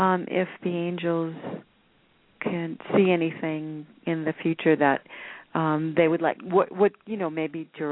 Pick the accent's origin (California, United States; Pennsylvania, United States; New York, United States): California, United States; Lake Tahoe; I'm from Lake Tahoe, California.